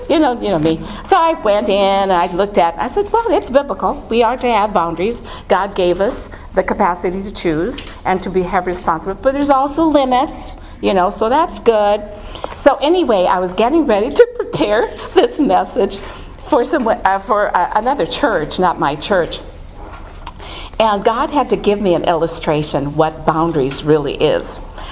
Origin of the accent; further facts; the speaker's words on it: Hawaii, United States; And I grew up in Hawaii, and I love goat.